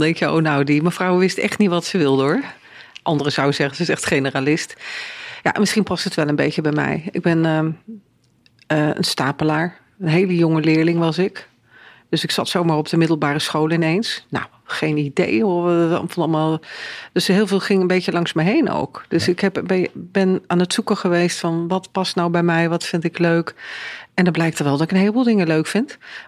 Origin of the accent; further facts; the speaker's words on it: Gelderland, Netherlands; je zal mij nooit horen zeggen dat ik Achterhoekse ben. Hè? Ook niet toen ik daar woonde. Ja. Maar ik zou horen zeggen, ik kom uit de Achterhoek.